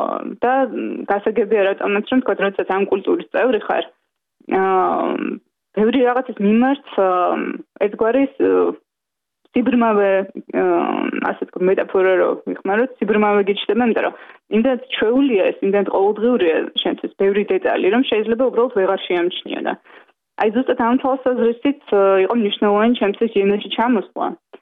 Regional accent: Tbilisi, Georgia; დავიბადე თბილისში, გავიზარდე თბილისში და ჩემი ცხოვრების უდიდესი ნაწილი მჭიდროდ არის დაკავშირებული ამ ქალაქთან

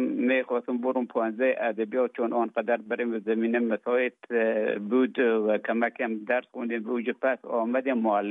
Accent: Afghanistan; now in Finland; افغانستان تا زمانی که ببخشن طالبا آمدن من در افغانستان بودم.

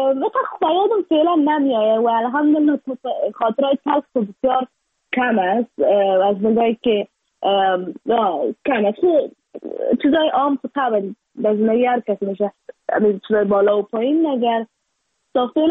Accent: Afghanistan

